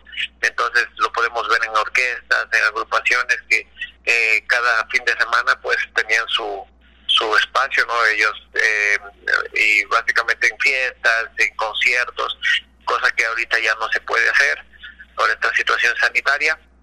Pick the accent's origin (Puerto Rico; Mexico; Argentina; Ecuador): Ecuador; porque nosotros somos de Ecuador